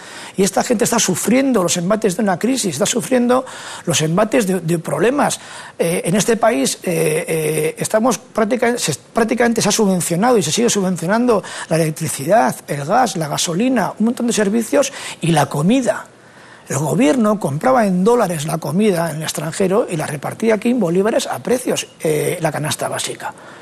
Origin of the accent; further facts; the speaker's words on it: San Sebastián, Basque Country, Spain; Yo vengo de San Sebastián, que es una zona riquísima, con gente industrial